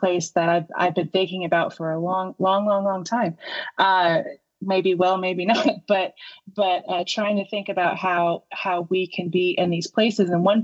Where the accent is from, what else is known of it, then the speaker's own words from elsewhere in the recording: Florida, United States; growing up in Central Florida, we went to a Methodist church until they stopped talking about the Bible. And then we went to a Baptist church where I really grew in faith.